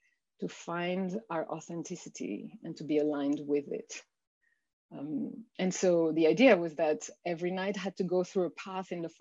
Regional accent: France; also born or lived in New York / Hawaii / Mongolia / India; now in California, United States; I grew up in France. I lived in New York, in Hawaii, in Mongolia, in India, and now I'm in California.

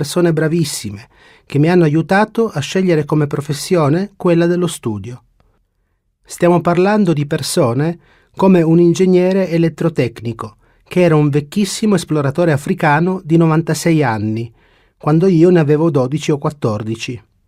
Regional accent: Torre Annunziata, Campania, Italy; now in Rome, Italy; sono ritornato a Roma, la città dove avevo fatto i miei studi. Io sono di Napoli, per essere più precisi, di Torre Annunziata. La mia famiglia era per metà pugliese e per metà napoletana.

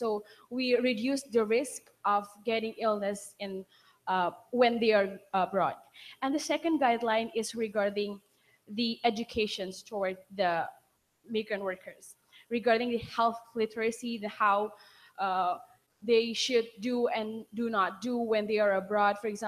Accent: Indonesia; as the representative of Indonesia. I'm from the Universitas Indonesia as an undergraduate student.

